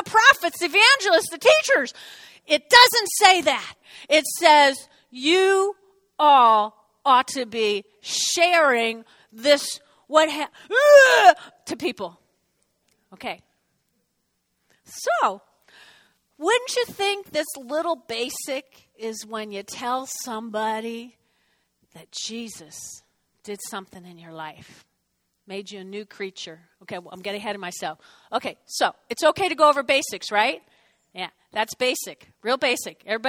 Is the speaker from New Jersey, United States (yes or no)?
yes; New Jersey, United States; Because I'm from New Jersey.